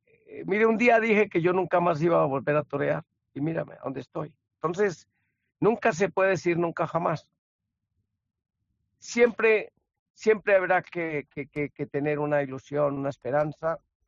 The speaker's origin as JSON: {"language": "Spanish", "country": "Colombia", "said": "Es una obligación moral con mi tierra colombiana, con lo que estamos pasando y lo que tenemos que padecer de la intolerancia de mucha gente."}